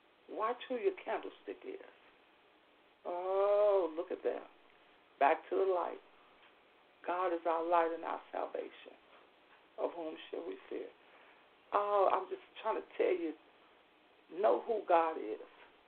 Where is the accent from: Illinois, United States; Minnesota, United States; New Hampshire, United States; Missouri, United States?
Illinois, United States; Chicago; We was born in Englewood, but we was raised up on the west side. So we went from one side of town to the other side of town. My west side, Englewood and Chicago people know what I'm talking about.